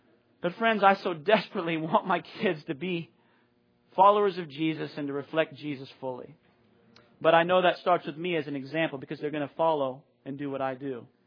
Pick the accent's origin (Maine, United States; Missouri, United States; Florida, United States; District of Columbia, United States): Maine, United States; born or raised there